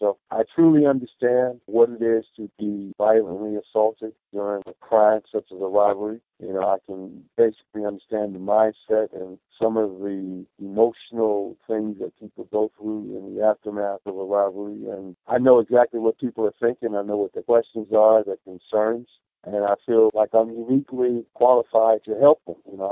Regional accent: Detroit, Michigan, United States; Born and raised, man.

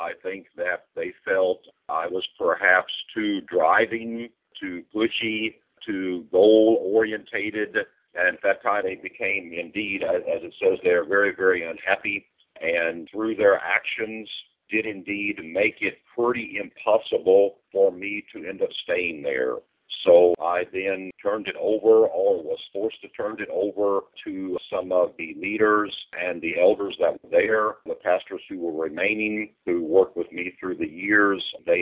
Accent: Cape Girardeau, Missouri, United States; Yes, I was born and raised in Cape Girardeau, Missouri.

